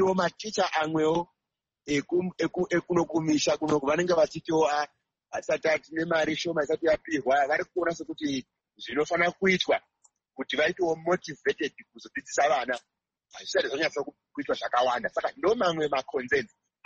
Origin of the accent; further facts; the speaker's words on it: Chipinge, Manicaland, Zimbabwe; now in Chisumbanja, Zimbabwe; I'm speaking from Chisumbanja, I'm from Chipinge.